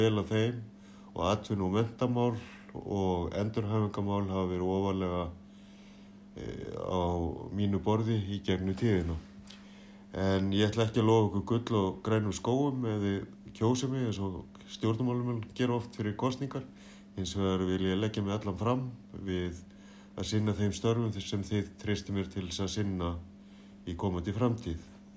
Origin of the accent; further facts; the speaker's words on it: Reykjavík, Capital Region, Iceland; born there; ég er fæddur í Reykjavík, febrúar 1971 og er því nýorðinn 50.